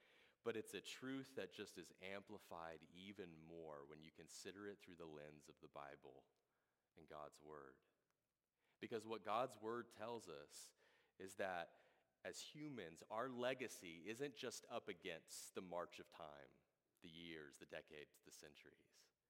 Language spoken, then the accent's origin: English; the South, United States; I'm not a very cultured man. I grew up in the South, you know.